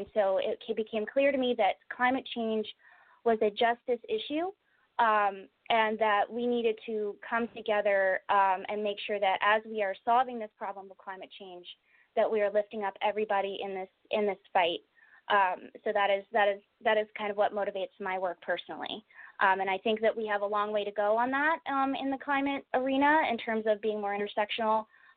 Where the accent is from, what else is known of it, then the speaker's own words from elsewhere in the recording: Baltimore, Maryland, United States; Me personally, I'm from Baltimore City originally.